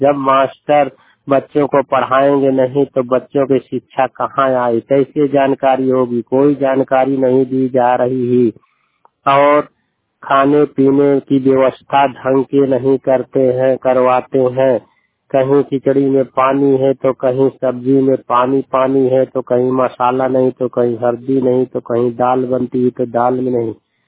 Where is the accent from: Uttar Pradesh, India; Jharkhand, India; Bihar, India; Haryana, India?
Uttar Pradesh, India; Chail; चैल कौशाम्बी उत्तर प्रदेश का निवासी हूँ।